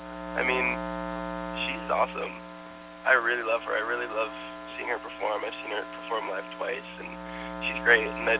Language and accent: English; Canada; I'm Canadian, I'm the same age as him.